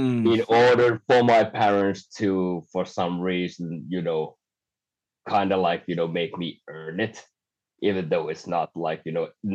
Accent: Vaasa, Ostrobothnia, Finland; English is a second language; also born or lived in Singapore; And I was less than 1 year old when we moved to Finland. And I used to grow up in a town called Vaasa.

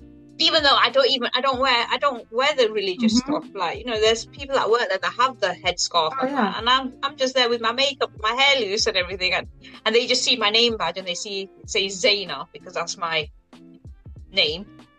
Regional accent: England, United Kingdom; born there; I'm Indian, but I was born here in England.

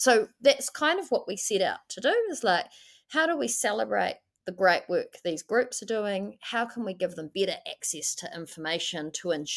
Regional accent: Wellington, New Zealand; I grew up in Wellington, and in the 90s here

